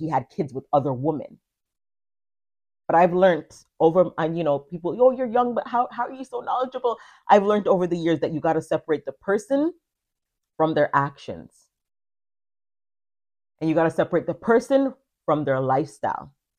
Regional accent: Jamaica; and I can speak from a West Indian stance as a Jamaican, Black people, we are unforgiving.

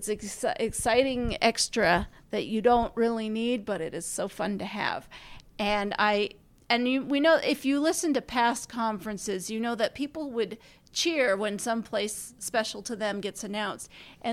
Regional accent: Indiana, United States; also born or lived in Southern California; now in Utah, United States; I did not grow up in Utah. Derek did. I grew up in Indiana. I lived for several years in Southern California, and I went to school in Utah.

